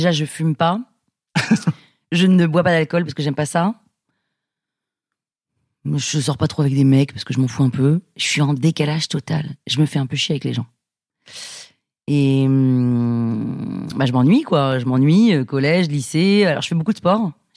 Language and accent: French; Paris, Île-de-France, France; also born or lived in London, United Kingdom; Et moi, je suis née à Londres. Et donc, ils ont passé 15 ans à Londres. Moi, je suis partie à 8 ans de Londres. Et après, ils sont arrivés à Paris